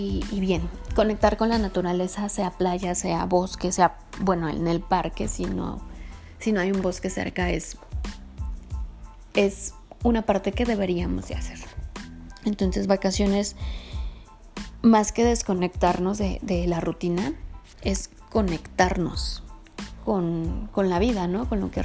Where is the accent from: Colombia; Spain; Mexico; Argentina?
Mexico; Hazlo, soy mexicana, lo he hecho.